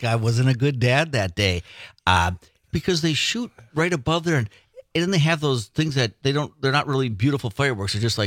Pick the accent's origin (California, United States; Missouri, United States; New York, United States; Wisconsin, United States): Wisconsin, United States; Two Rivers; But so I grew up in Two Rivers, right? We always had the snow festival, carny rides.